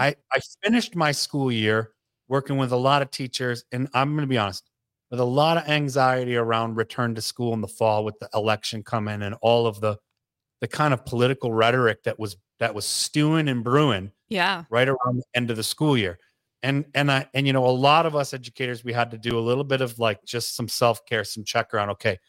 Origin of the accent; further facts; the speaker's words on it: Midwest, United States; moved away as an adult; Now I'm a former Midwesterner.